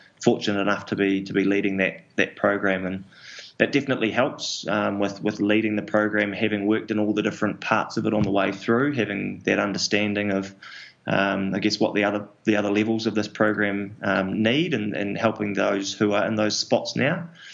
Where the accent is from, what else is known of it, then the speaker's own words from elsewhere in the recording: New Zealand; growing up in New Zealand, rugby's a big one